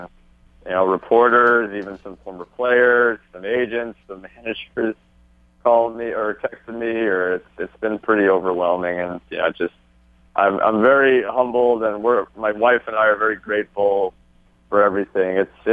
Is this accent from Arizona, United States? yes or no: no; New York City, New York, United States; and growing up in New York City, even went to Game 7 of the 94 Cup Finals